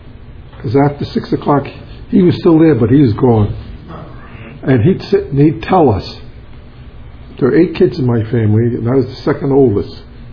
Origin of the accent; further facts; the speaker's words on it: Providence, Rhode Island, United States; I do not have a speech impediment. I was born and raised back in Providence, Rhode Island.